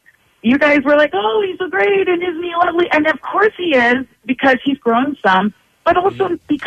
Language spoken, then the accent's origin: English; Philadelphia, Pennsylvania, United States; I'm a Phillies fan. I'm a baseball fan. I'm a Philadelphian.